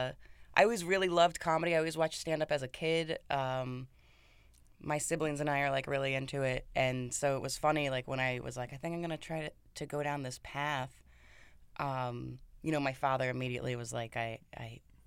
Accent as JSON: {"language": "English", "region": "Pennsylvania", "country": "United States", "tie": "born or raised there", "said": "I'm originally from Pennsylvania, outside Scranton. So like a coal miner town."}